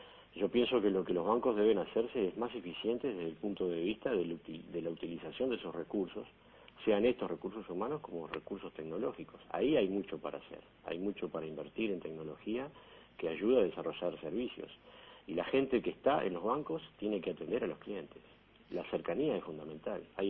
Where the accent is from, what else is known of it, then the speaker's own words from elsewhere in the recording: Paysandú, Uruguay; born there; now in Montevideo, Uruguay; Nací en Paysandú y estoy viviendo en Montevideo hace ya 17 años.